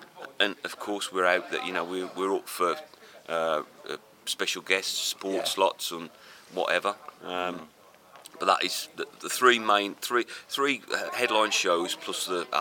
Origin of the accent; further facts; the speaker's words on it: England, United Kingdom; we come from sort of Midlands, as you know, and my hometown is Robin